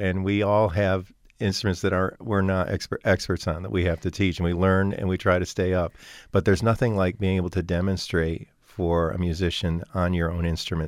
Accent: Fairport, New York, United States; I think that I'm very fortunate in that I grew up in the Fairport program. I grew up in the town of Fairport, and I had some amazing educators from the time that I started.

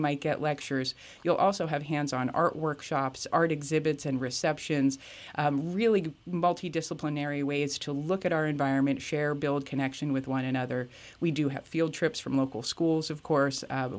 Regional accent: Easton, United States; I grew up and born and raised in Easton. My father was born and raised in Easton.

